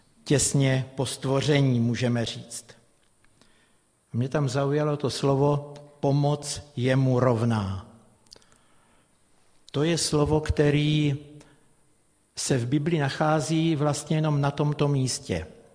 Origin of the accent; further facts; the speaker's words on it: Brno, South Moravian Region, Czechia; kázající je z Moravy, protože já jsem z Brna, jsme z Brna